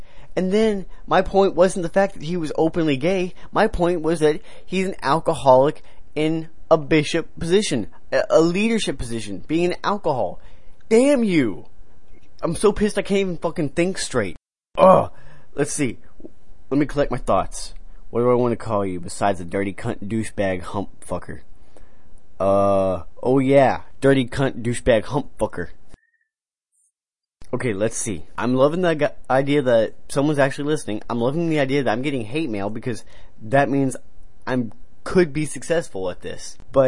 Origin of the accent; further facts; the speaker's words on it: Texas, United States; The fact that you insult my home state. You insulted Texas.